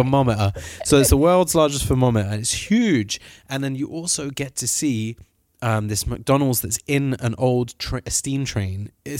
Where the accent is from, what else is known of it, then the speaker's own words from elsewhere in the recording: London, United Kingdom; you know, especially being a Londoner, you go, well, I'm not going to do that, bruv, because, you know, I'm not going to look stupid.